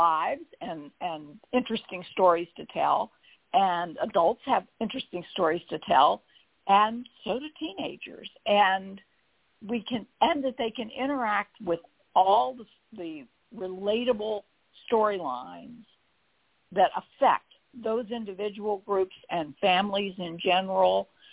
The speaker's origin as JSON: {"language": "English", "region": "Virginia", "country": "United States", "tie": "born or raised there", "said": "Or I know I grew up in Northern Virginia, where, you know, I lived in a high rise most of my childhood, and you sort of barely knew your neighbors and everything."}